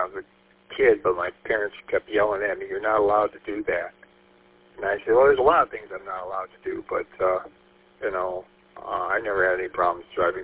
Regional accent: St. Clair Shores, Michigan, United States; In my hometown of St. Clair Shores, the main street that my parents' house was on a corner lot

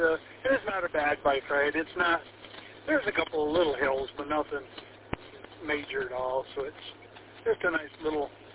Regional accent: Petoskey, Michigan, United States; I'm actually from Petoskey, and I'm getting out of town.

